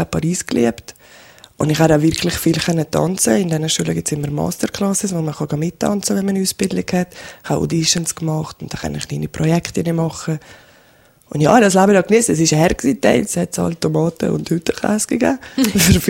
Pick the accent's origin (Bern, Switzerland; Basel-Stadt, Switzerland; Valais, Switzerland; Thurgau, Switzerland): Valais, Switzerland; Ich bin halt hier im Wallis aufgewachsen